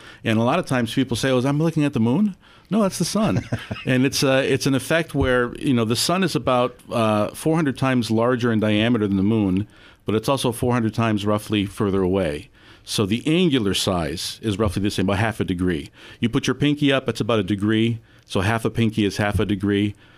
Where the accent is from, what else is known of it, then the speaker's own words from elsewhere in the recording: Buffalo, New York, United States; Well, we're going to go to Buffalo, New York. I'm from Buffalo, New York.